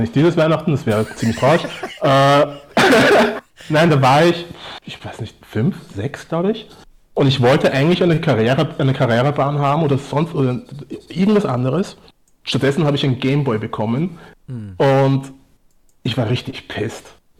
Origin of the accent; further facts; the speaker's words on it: Vienna, Austria; Ich wurde am 14.04.1986 im wunderschönen Wien geboren.